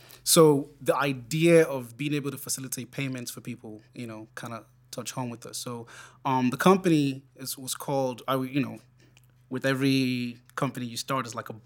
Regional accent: Nigeria; now in Los Angeles, United States; Okay, well, I was born and raised in Nigeria, and I moved to the States in 2004.

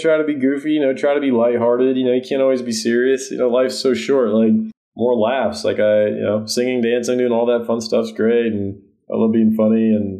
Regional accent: Midwest, United States; I am a Midwesterner. Like, I'm not an East Coast or a West Coast plant. You know, I'm from here

